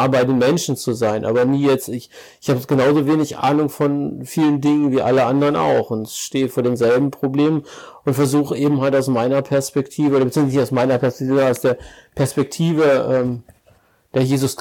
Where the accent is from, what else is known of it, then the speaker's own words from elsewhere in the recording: Ennepetal, North Rhine-Westphalia, Germany; ich komme aus Oberbauer, auch hochurban, Ennepetal. Also es Ruhrgebiet sind ja Dörfer, die zusammengewachsen sind.